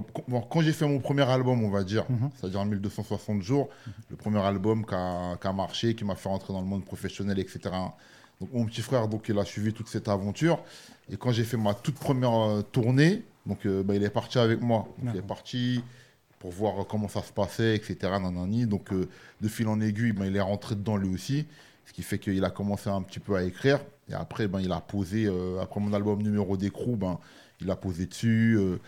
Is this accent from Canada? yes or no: no; La Courneuve, Île-de-France, France; Alors moi je viens de la Courneuve. De la cité des 4000.